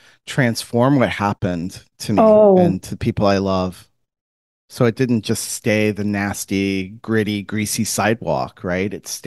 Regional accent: Florida, United States; I grew up in Central Florida, and my folks are from Southern Indiana.

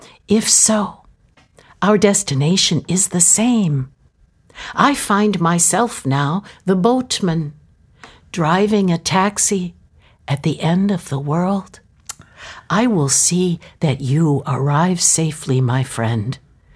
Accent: Detroit, Michigan, United States; I was from Detroit. My father worked in a tool and die shop

